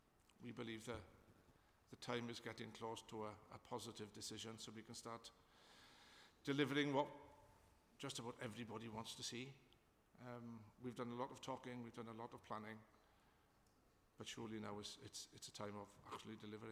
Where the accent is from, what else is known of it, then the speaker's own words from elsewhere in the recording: Swansea, Wales, United Kingdom; Swansea's my hometown, and I don't think it was a mistake that Mark asked me to join the team.